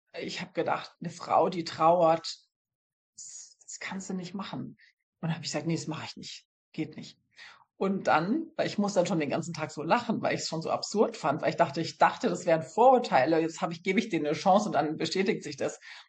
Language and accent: German; Munich, Bavaria, Germany; weil ich natürlich München als meine Heimat schon immer geliebt habe, bin ich wieder zurück nach München